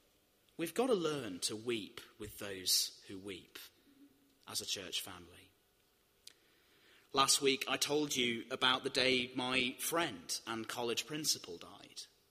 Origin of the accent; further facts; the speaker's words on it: United Kingdom; We're British. It's what we do.